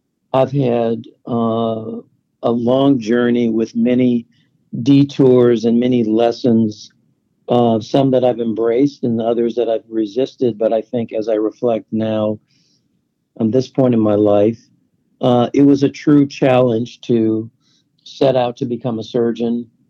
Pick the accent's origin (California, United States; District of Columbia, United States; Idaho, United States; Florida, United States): California, United States; now in Nashville, United States; I never thought I'd be here in Nashville, Tennessee, growing up in Southern California.